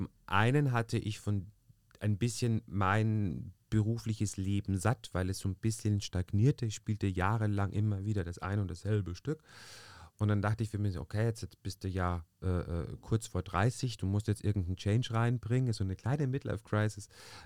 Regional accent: Bavaria, Germany; also born or lived in Austria; ich bin Österreicher, bin aber in Bayern zur Schule gegangen, habe dann auch in Bayern eine Schauspielschule absolviert

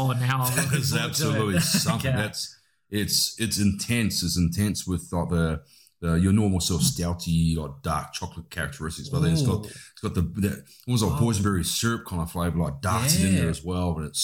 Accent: New Zealand; I have gone back to my roots, being a Kiwi.

